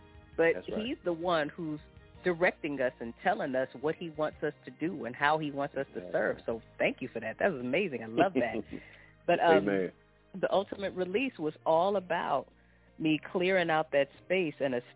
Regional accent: Chicago, Illinois, United States; I'm from Chicago. I used to record and perform music and do spoken word out there.

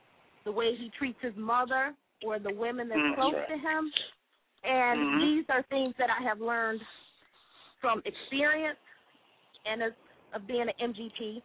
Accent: Michigan, United States; I'm from Michigan.

